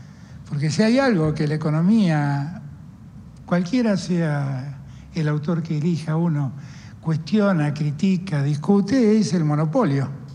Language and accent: Spanish; Buenos Aires, Argentina; aquellos que somos porteños tenemos un cariño singular por nuestro puerto.